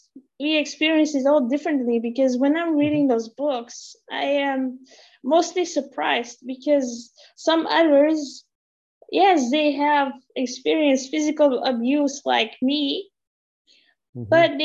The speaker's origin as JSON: {"language": "English", "country": "Belgium", "tie": "born or raised there", "said": "So I grew up in Belgium because I'm born in Belgium"}